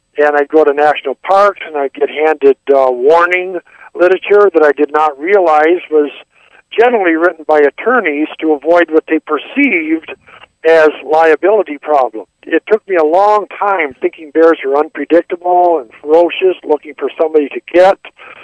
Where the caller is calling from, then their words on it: Minnesota, United States